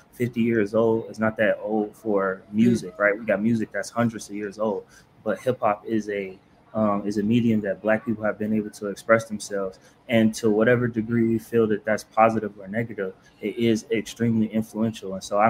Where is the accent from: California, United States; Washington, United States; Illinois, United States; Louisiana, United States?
Illinois, United States; Chicago; I am from Chicago. Born and raised, went to Kenwood Academy, Southside.